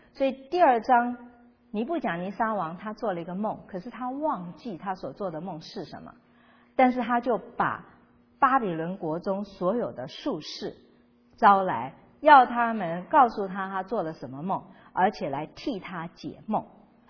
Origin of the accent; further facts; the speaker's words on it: China; 从我们中国人来说，我们听说过紫微斗数